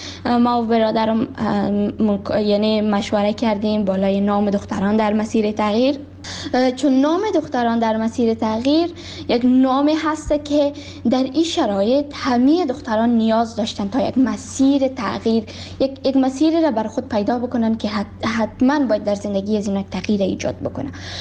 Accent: Kabul, Afghanistan; also born or lived in Baghlan; من در سال 2005 در ولایت بغلان به دنیا دنیا آمدم و درس‌های ابتدایی خود را همچنان در کابل خواندم

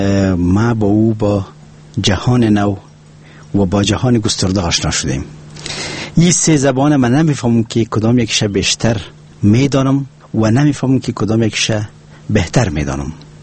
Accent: Afghanistan; first language Pashto; Persian is a second language

